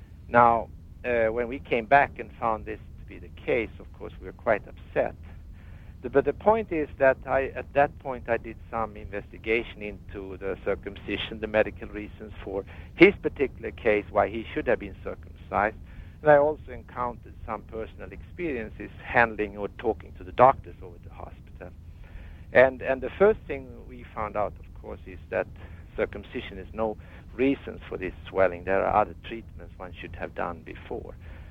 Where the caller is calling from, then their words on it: Madison, Wisconsin, United States; I'm calling from Madison. I'm a European here in this country, and I'm a professor at the university here and also a physiologist.